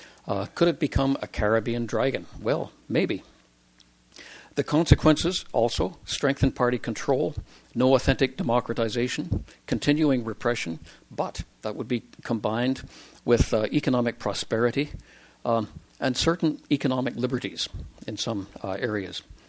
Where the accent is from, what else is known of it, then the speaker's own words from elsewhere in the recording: Canada; Hey, I'm a Canadian.